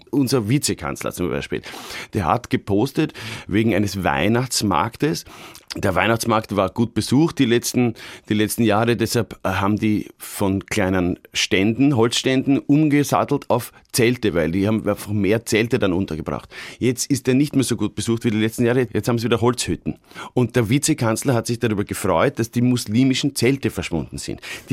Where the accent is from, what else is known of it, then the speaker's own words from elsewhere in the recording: Austria; weil ich bin ja Österreicher